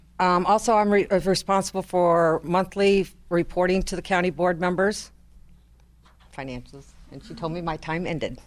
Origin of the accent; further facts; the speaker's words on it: Abington, Illinois, United States; also born or lived in Galesburg, United States; I was born in Galesburg at Cottage Hospital. But anyway, I grew up on a farm outside of Abington. I went to Abington High School